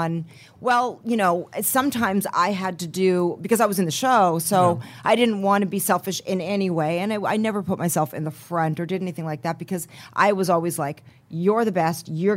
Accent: Van Nuys, California, United States; also born or lived in Sherman Oaks; I would say no, I was born in Sherman Oaks, but then I realized, okay, well, I was, but. I'm from Van Nuys

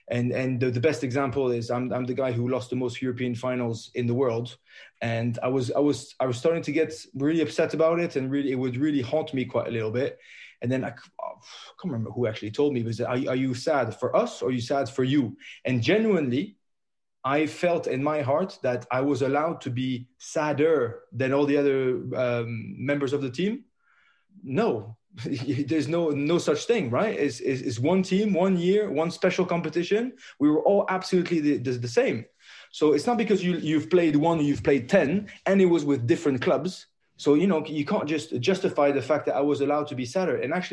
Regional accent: Paris, Île-de-France, France; born there; English is a second language; So I was born in Paris, where rugby was absolutely nothing.

